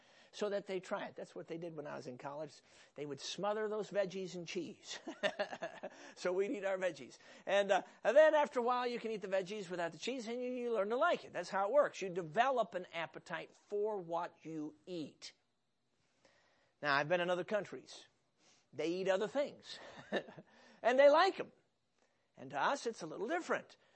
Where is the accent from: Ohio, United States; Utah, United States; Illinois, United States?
Illinois, United States; Chicago; Now, I grew up in Chicago.